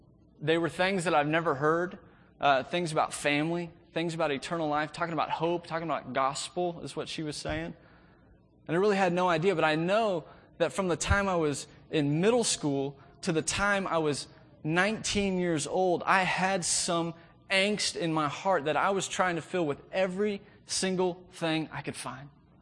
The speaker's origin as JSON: {"language": "English", "town": "Plano", "region": "Texas", "country": "United States", "tie": "born or raised there", "said": "I was raised here in Plano, in the area"}